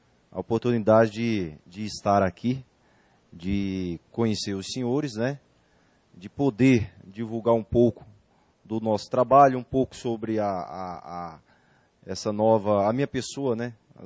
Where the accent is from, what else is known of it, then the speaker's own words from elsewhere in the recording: Goiânia, Goiás, Brazil; Sou de Goiânia, né?